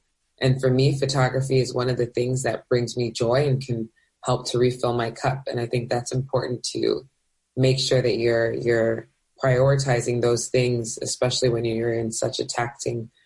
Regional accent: Nigeria; You know, I'm Nigerian, so I will say my parents were really trying to push that into our heads at a young age.

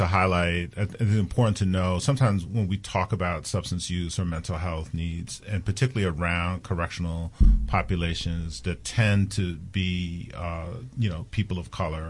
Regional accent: Brooklyn, New York, United States; I grew up in Central Brooklyn, so you learn how to use words so very carefully.

